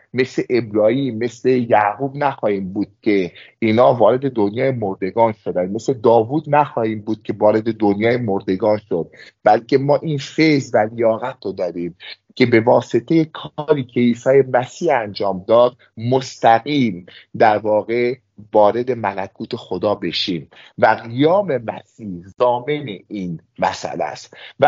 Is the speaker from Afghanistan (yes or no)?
no; Iran; ما ایرانی هستیم بهش افتخار میکنیم